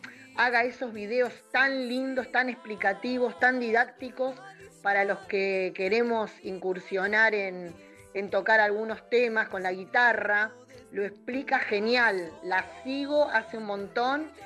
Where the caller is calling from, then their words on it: Lanús, Buenos Aires Province, Argentina; de Lanús.